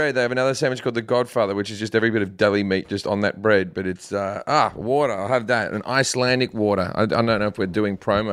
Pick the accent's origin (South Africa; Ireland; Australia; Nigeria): Australia; also born or lived in United Kingdom; now in United States; And I'm Australian, but I lived in the UK for 10 years before that.